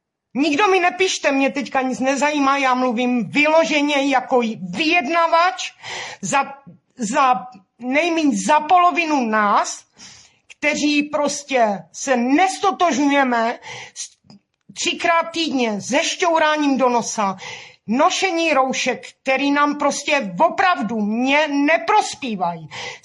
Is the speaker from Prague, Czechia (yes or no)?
no; Brno, South Moravian Region, Czechia; Já jsem z Brna a já jsem pyšná na naše kluky